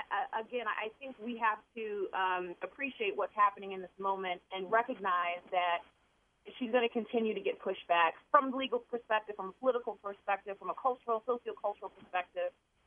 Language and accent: English; Cleveland, Ohio, United States; I'm from Cleveland, Ohio, very similar kind of city like Baltimore.